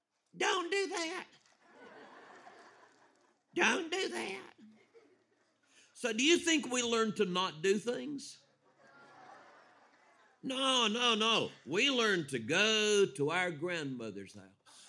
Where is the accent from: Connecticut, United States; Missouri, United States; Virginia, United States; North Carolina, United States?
North Carolina, United States; I was a little boy, I grew up in North Carolina. I lived with my family.